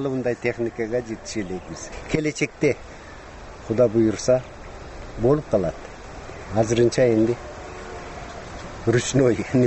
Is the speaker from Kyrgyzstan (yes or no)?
no; Jirgatal, Districts of Republican Subordination, Tajikistan; Мен өзүм 1954 жылы Тажикстандын Жиргетал айылынын Жиргетал кыштагында төрөлгөнмүн. 10-чу классты кыргыз мектепте түгөтүп